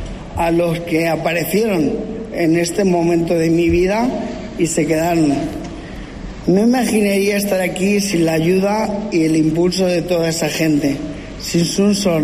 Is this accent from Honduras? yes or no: no; Castilla-La Mancha, Spain; Y encima, regalármelo en mi tierra, en mi casa, con mi gente. Quiero agradecer a todo el Consejo de Gobierno de Castilla-La Mancha su trabajo